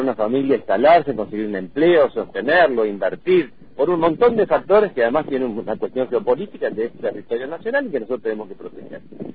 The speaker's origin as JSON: {"language": "Spanish", "region": "Buenos Aires Province", "country": "Argentina", "said": "Entonces este es el principio que yo defiendo como bonaerense."}